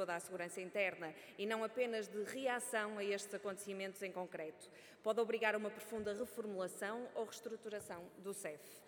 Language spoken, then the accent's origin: Portuguese; Portugal; que nos choca e envergonha a todos enquanto portugueses